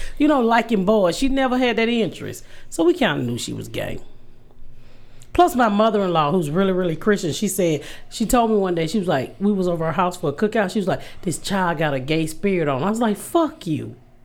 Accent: Atlanta, Georgia, United States; I want to go home. I'm from Atlanta. Okay. So that's where I'd rather be.

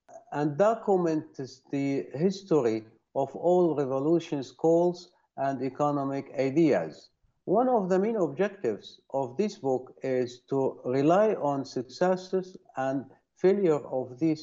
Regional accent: Windsor, Ontario, Canada; I am from Windsor, Ontario, Canada.

